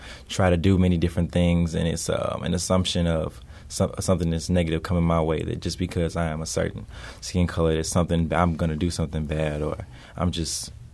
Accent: United States; I spoke on what it is like to be a black male growing up in the United States.

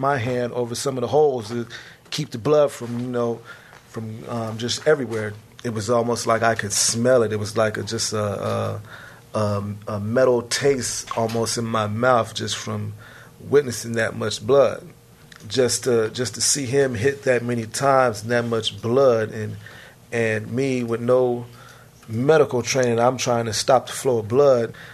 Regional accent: San Francisco, California, United States; I'm 41 years old, born and raised in San Francisco. Western Edition, Fillmore, that's what they call them on the streets. Breaks Project, low-income housing living.

